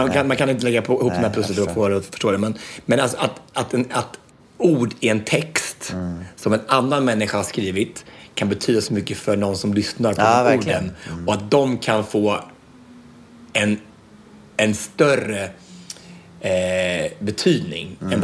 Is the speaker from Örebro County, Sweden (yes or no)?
yes; Östansjö, Örebro County, Sweden; 80-talsmöbler som vi hade massa med furu hemma i Östansjön. Jag började växa upp.